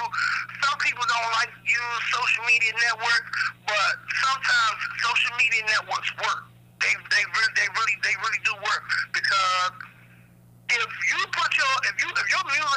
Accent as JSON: {"language": "English", "town": "Washington", "region": "District of Columbia", "country": "United States", "lives_now": "Maryland, United States", "said": "I'm just a resident of Maryland. I'm not really from Maryland. I'm from the District of Columbia."}